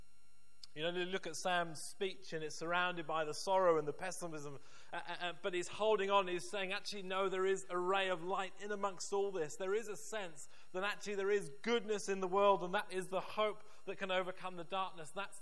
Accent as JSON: {"language": "English", "town": "Liverpool", "region": "North West England", "country": "United Kingdom", "tie": "born or raised there", "said": "maybe that's because I grew up in Liverpool, I don't know."}